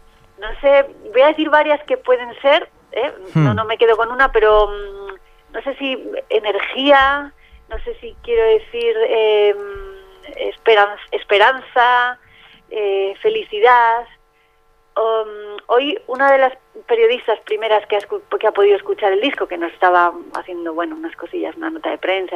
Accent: Santander, Cantabria, Spain; vamos a Santander, mi tierra

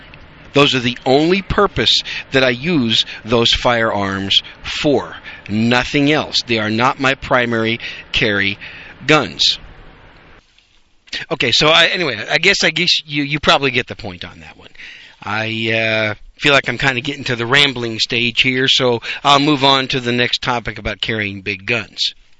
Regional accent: Wisconsin, United States; And it's not like when I grew up in Wisconsin, of course.

